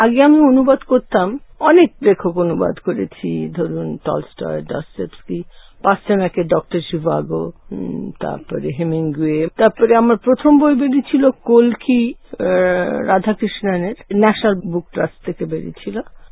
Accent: Kolkata, West Bengal, India; আমার জন্ম কলকাতায়, সবই কলকাতায়। জন্ম, লেখাপড়া সেন্ট জনস ডায়াসেশন স্কুলের স্কুল রেসেন্সি কলেজ থেকে এমএ পাশ করেছি ফিলসফি নিয়ে।

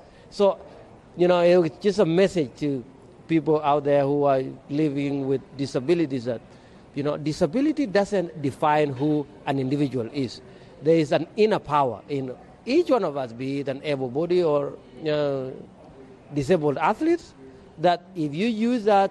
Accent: Kenya; also born or lived in Anchorage, United States; now in Orlando, United States; I'm originally from Kenya.

